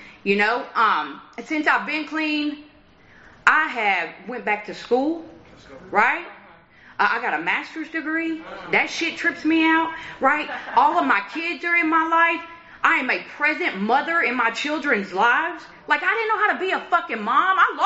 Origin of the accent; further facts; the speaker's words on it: Nashville, Tennessee, United States; I'm from Nashville, right? I'm from Tennessee.